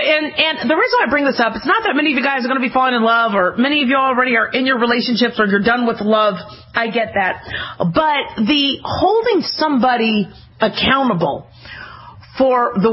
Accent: Phoenix, Arizona, United States; also born or lived in Las Vegas, United States; You know, I grew up in Phoenix and I grew up in Las Vegas, and those times, they're not the same times now.

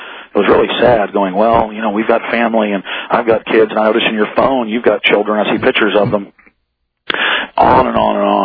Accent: United States; No. I'm an American citizen. I have rights.

